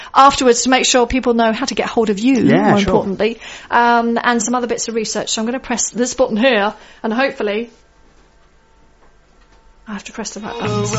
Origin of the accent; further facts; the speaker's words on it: Germany; accent: German; English is a second language; I've pronounced that correctly with my German accent.